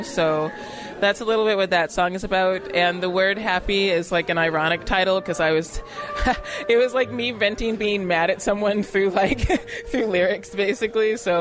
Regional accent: United States; now in Canada; because as an American, like, you're kind of raised to believe that, like, Canada is this really, really diverse and really open place.

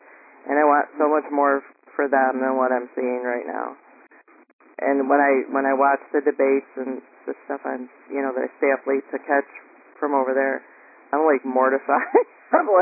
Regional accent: United States; now in Isle of Wight, United Kingdom; Yeah, I'm an American living on the Isle of Wight in the UK

